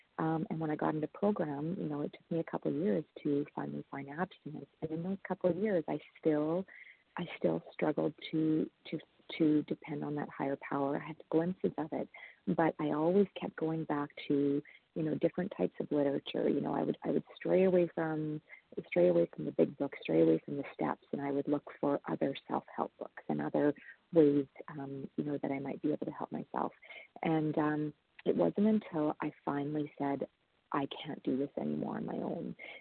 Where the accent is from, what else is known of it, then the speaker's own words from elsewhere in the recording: Canada; and I am from Canada